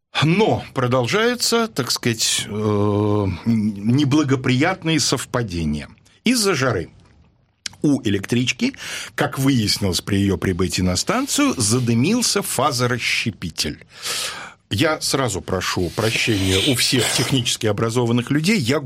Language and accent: Russian; Belarus; это же Белоруссия. Даже я, внук крестьян, знаю, что в наших краях, а моя родная деревня, в общем, в том же направлении